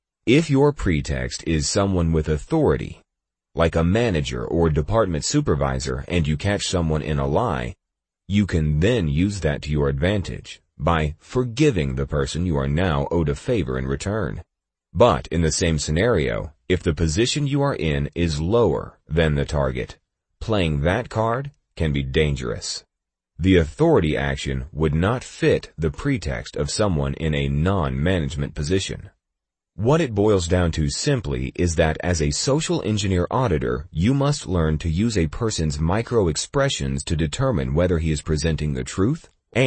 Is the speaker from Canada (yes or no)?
no; New York, United States; I'm from New York, so I speak fast.